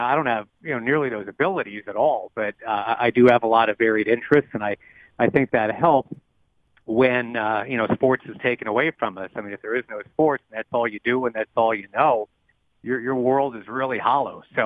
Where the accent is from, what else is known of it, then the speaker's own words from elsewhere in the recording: Rochester, New York, United States; I, you know, was doing AAA ball in my hometown of Rochester, New York, and basically got called up by the Orioles